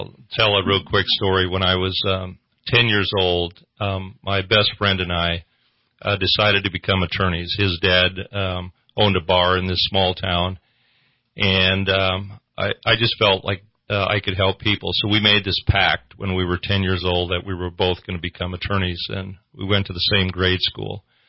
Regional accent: Minnesota, United States; I'm originally from Minnesota. I grew up on a farm in Minnesota. Most of my relatives still live there.

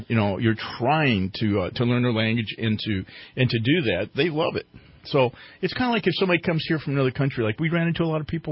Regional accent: United States; But I am an American, and we are still the shining city on the hill.

